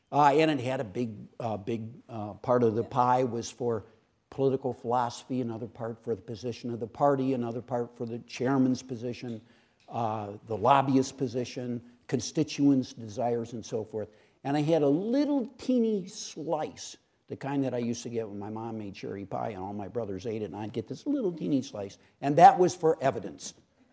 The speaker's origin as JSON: {"language": "English", "region": "Michigan", "country": "United States", "tie": "born or raised there", "also_born_or_lived": "St. Louis", "said": "because he left out the St. Louis part of his background. So I just want you all to know I was raised primarily in Michigan."}